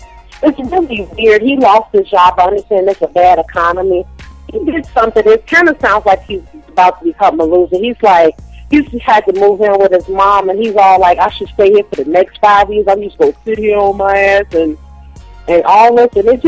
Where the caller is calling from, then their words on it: Chicago, Illinois, United States; I'm calling from Chicago.